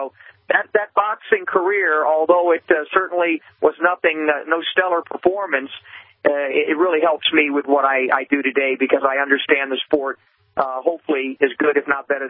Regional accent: Miami, Florida, United States; I grew up in Miami and was blessed enough to, as a young boy, meet Muhammad Ali

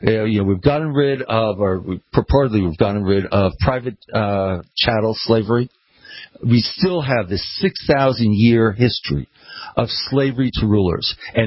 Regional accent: New York City, New York, United States; I'm born and raised in New York City.

